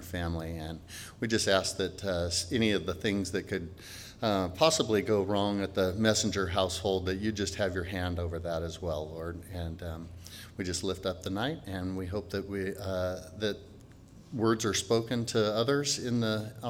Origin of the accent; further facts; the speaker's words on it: Pullman, Washington, United States; I was born and raised in the Pullman area, and my grandparents had a big farm out there